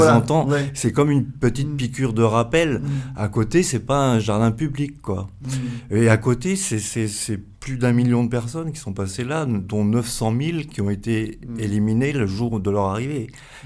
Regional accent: Metz, Grand Est, France; moi ça me touche particulièrement, je viens de Metz

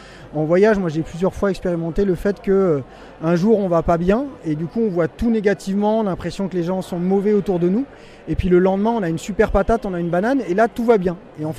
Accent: Auvergne-Rhône-Alpes, France; on est très ancré nous chez nous en Savoie, puisque du coup moi je suis passionné de montagne, ma femme est agricultrice là-bas.

